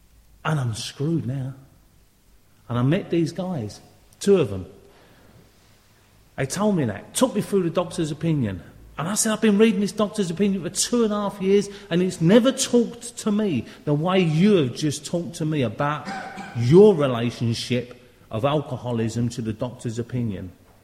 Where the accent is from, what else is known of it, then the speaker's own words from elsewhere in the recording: London, United Kingdom; now in Dundee, United Kingdom; I'm from London, now live in Dundee, Scotland.